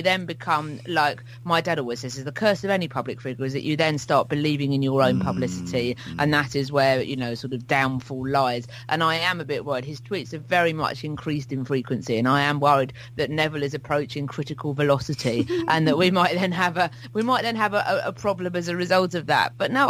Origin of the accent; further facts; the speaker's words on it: Hastings, South East England, United Kingdom; because he managed Hastings United, my hometown team, for a while